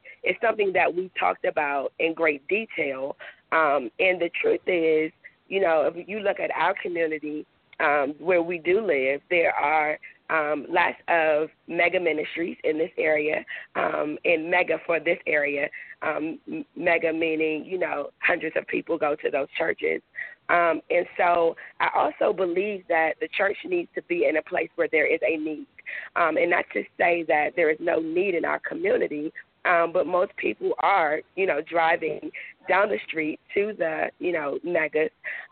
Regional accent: Maryland, United States; So I grew up in Maryland, but very close to D.C.

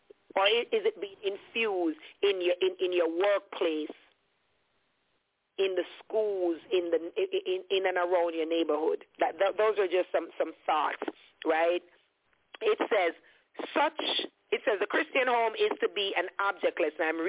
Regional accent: Jamaica; I didn't go to an Adventist school growing up in Jamaica.

